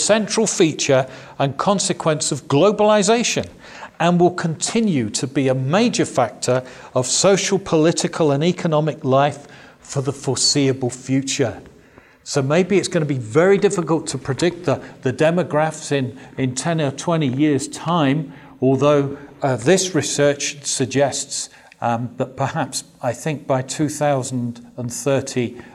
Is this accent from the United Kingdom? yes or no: yes; Bournemouth, South West England, United Kingdom; a meeting that he's setting up in my hometown in Bournemouth in southern England